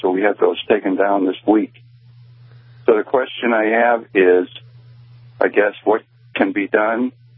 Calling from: New Hampshire, United States; I'm calling from New Hampshire, calling about, I think, a unique problem.

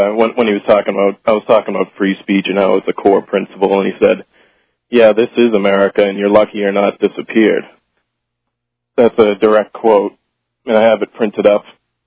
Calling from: Massachusetts, United States; Massachusetts.

